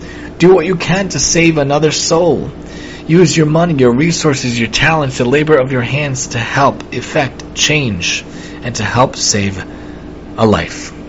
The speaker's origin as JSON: {"language": "English", "town": "Staten Island", "region": "New York", "country": "United States", "said": "I'm from Staten Island originally"}